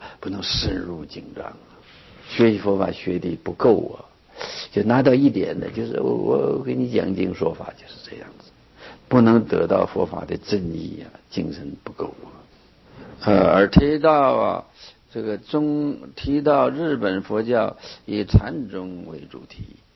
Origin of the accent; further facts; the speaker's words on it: China; 我们本身中国人，中国的出家人，